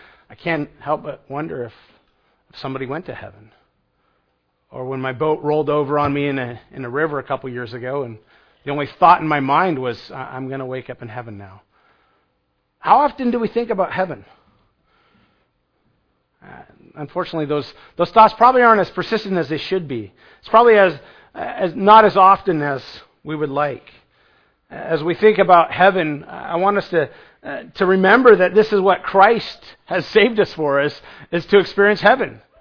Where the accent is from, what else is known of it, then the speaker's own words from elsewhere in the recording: United States; And I have to think, as an American, we get super comfortable here on earth.